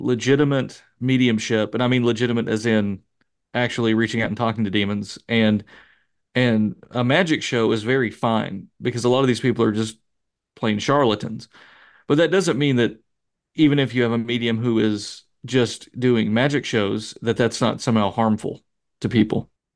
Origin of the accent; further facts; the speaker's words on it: Olive Hill, Kentucky, United States; Rohl actually publishes a book called The Olive Hill Poltergeist, based on a case in my hometown, of all places.